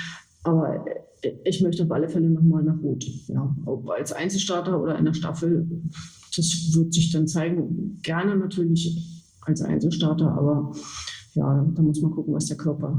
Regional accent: Osterburg, Saxony-Anhalt, Germany; wie du schon gesagt hast. Ich komme aus Osterburg, gehöre den Triathlon-Füchsen aus Osterburg

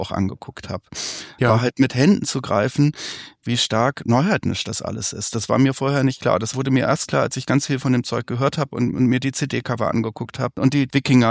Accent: Düsseldorf, North Rhine-Westphalia, Germany; Ich bin in Westdeutschland, in Düsseldorf aufgewachsen

